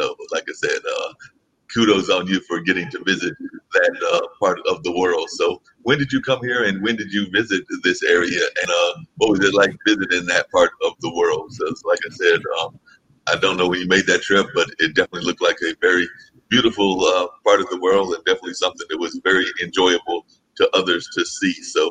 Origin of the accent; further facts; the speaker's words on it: United States; I'm actually from the United States and have never visited the Hoover Dam as of yet